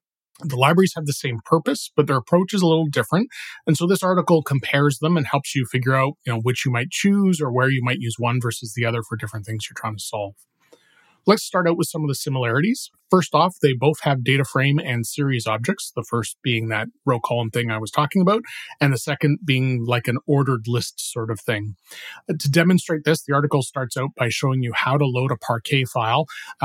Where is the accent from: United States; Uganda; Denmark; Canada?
Canada; That, and, well, I'm Canadian, so I kind of have to love the polar bear.